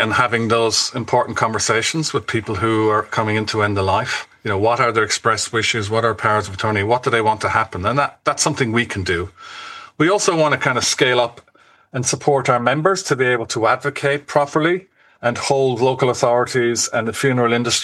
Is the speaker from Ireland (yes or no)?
yes; Ireland; There's no reason why, as an Irish community, we couldn't come together and to try and design and support pathways which would be very particular to Irish needs.